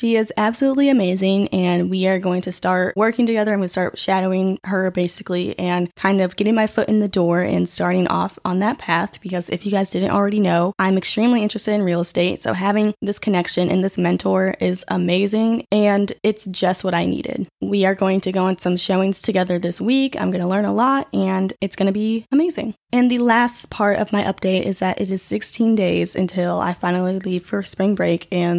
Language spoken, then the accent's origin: English; Illinois, United States; also born or lived in Chicago; I was born in Chicago but lived in the suburbs, but then over time my family decided to move to rural Illinois in the hopes of settling down and giving my older sister and I a close-knit community to grow up in.